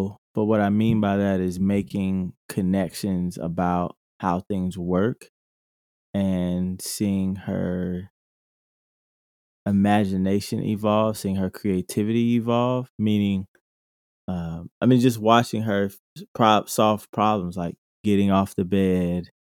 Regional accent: Dayton, Ohio, United States; also born or lived in Los Angeles / New York; My wife and I, we used to live in Los Angeles, and we were in New York, and now we're back in my hometown, Dayton, Ohio.

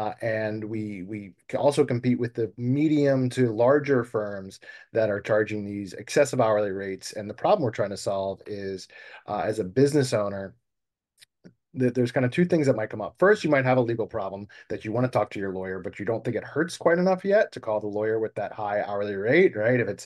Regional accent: New Orleans, Louisiana, United States; I'm born and raised in New Orleans. I was an undergrad when Katrina hit

